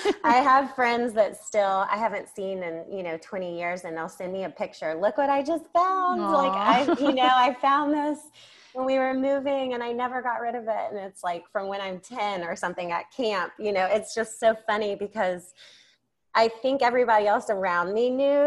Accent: Atlanta, Georgia, United States; also born or lived in Charleston; I am from Atlanta, Georgia, and I grew up there, lived in Charleston for a while, and now we are back in Atlanta, Georgia.

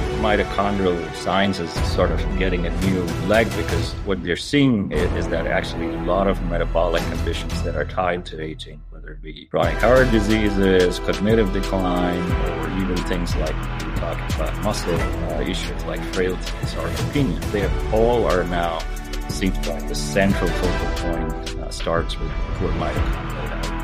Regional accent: India; I grew up in India, and I learned a lot of things from my parents.

